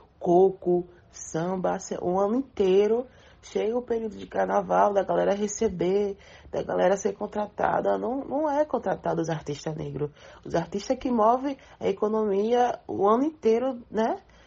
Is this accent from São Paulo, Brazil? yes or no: yes; São Paulo, Brazil; now in Recife, Brazil; A arte entrou na minha vida em 2016, quando eu cheguei em Recife, né? Eu sou de São Paulo.